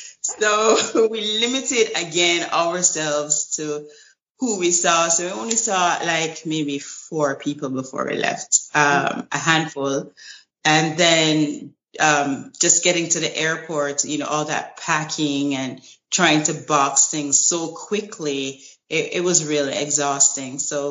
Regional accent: Jamaica; I go home as regularly as I can, I'm from Jamaica, and whenever I can, I fly back home.

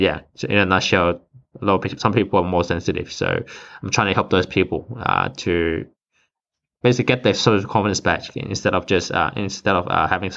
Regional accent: Sydney, New South Wales, Australia; Growing up in Sydney, Australia

